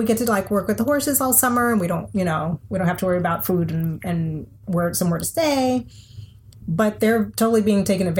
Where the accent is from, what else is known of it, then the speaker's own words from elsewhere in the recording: Texas, United States; I'm a Texan, born and raised, did not get on a horse until I went to the great state of Massachusetts.